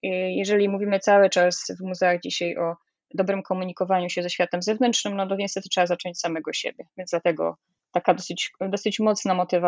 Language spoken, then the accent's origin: Polish; Silesian Voivodeship, Poland; Ja myślę, że tyle razy się wyprowadzałam ze Śląska. Zaczęłam od czasów studiów, że dla mnie, jestem Ślązaczką, czuję się Ślązaczką, jestem zdeklarowaną Ślązaczką w spisie powszechnym w 2002 roku